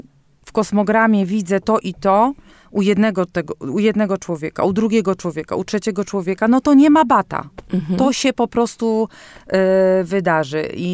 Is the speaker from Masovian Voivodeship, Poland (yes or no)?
no; Mrągowo, Warmian-Masurian Voivodeship, Poland; Ja z uwagi na to, że pochodzę z Mrągowa